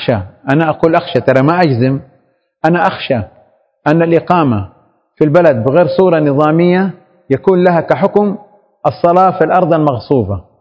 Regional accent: Saudi Arabia; الغرفة التجارية عندنا في السعودية

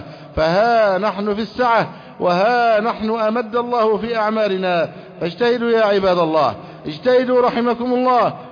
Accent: Egypt; اللهم احفظ بلدنا مصر أمنا أمانا

